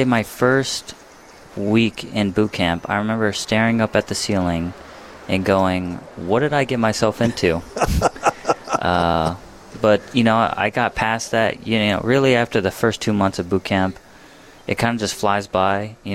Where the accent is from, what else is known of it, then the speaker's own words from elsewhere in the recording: Houston, Texas, United States; Yeah, so I'm from Houston, Texas.